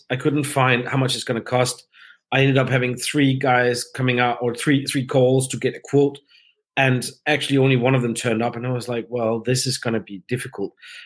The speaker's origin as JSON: {"language": "English", "country": "Denmark", "tie": "born or raised there", "said": "I grew up in Denmark."}